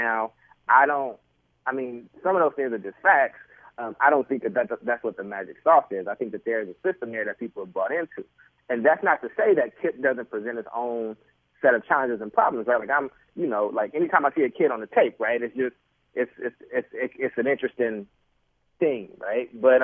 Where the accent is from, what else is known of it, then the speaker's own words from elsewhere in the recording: Oakland, California, United States; Where I grew up in North Oakland is very different than what it is now.